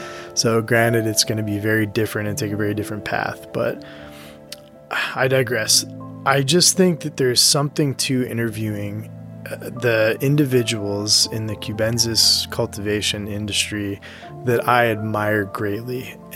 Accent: Lowell, Massachusetts, United States; now in Lewiston, United States; We're based out of Lewiston and Gardner, Maine. So, and I grew up in Lowell, Massachusetts, so not far from Boston area.

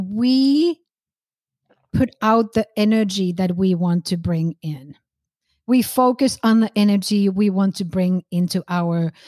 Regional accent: Finland; now in United States; I am originally from Finland. I've been here for over 20 years. So I am more American now than, you know, I probably ever was a Finnish person.

